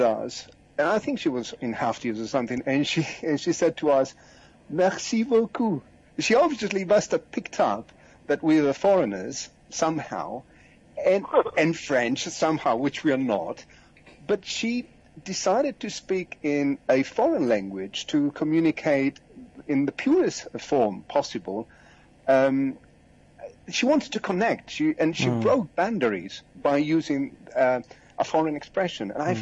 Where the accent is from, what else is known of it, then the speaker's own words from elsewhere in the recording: London, United Kingdom; because I grew up in London.